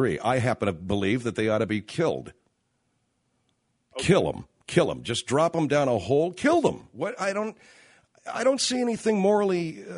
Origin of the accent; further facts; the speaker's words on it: California, United States; And thank God they did, because I grew up in California